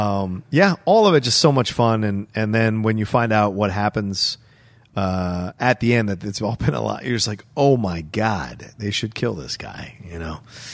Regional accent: the South, United States; I grew up in the South, so a lot of what I'm watching on the film, like, you just feel an inherent attraction

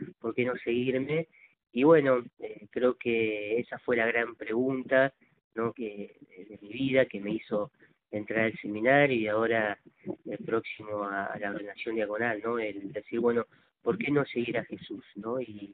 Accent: Buenos Aires, Argentina; yo soy de Villa del barrio Villa Lugano, de acá de la ciudad de Buenos Aires.

